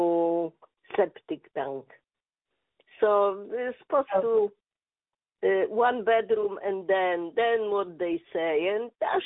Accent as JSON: {"language": "English", "country": "Poland", "tie": "born or raised there", "moved": "yes", "lives_now": "United States", "said": "Oh yes, we was born in Poland."}